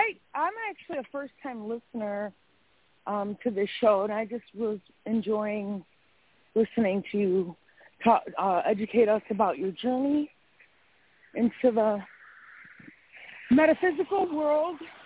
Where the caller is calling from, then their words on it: Wisconsin, United States; I am in Wisconsin.